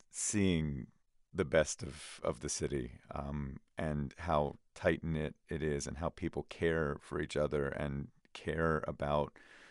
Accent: Pittsburgh, Pennsylvania, United States; I grew up in Shadyside, off Walnut Street, and my dad lived in Squirrel Hill, right by Carnegie Mellon.

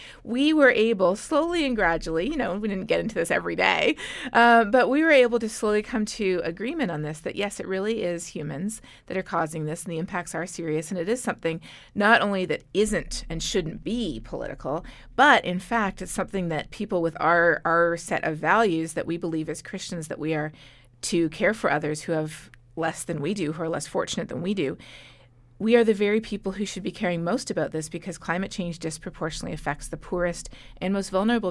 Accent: Canada; moved away as an adult; now in United States; Well, as a Canadian moving to the U.S., I sort of vaguely knew there were people out there who didn't think the climate was changing

